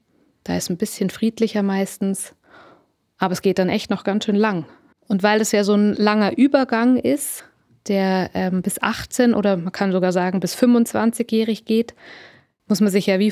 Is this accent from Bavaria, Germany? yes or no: yes; Munich, Bavaria, Germany; Ich komme aus München, das ist eine Großstadt, also Luzern ist da nichts dagegen.